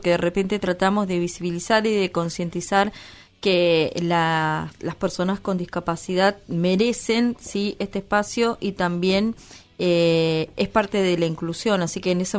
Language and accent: Spanish; San Juan, Argentina; uno que viene de una provincia en donde las distancias también son más grandes, ¿no? Yo vengo de la provincia de San Juan